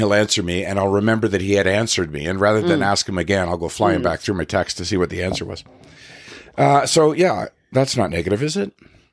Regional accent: Canada; I'm Canadian.

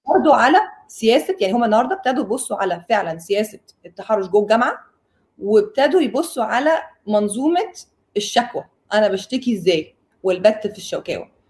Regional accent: Egypt; وهي من أكتر الناس المعروفة عندنا في مصر في المجال ده

